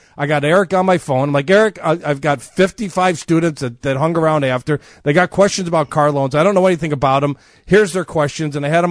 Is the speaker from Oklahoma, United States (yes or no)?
no; Northbrook, Illinois, United States; I'm from Northbrook.